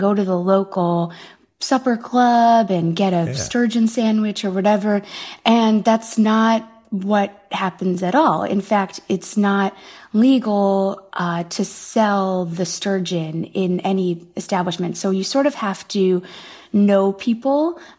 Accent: Midwest, United States; I grew up in the Midwest

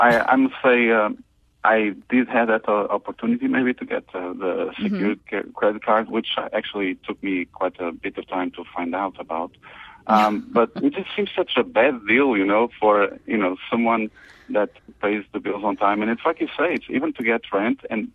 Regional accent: Portugal; English is a second language; moved away as an adult; now in United States; I'm from Portugal originally.

